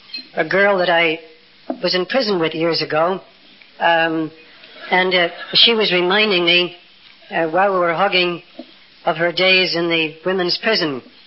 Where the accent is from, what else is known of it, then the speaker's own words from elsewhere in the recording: New York City, New York, United States; born there; I was born in Greenwich Village, by the way. We have a house in Greenwich Village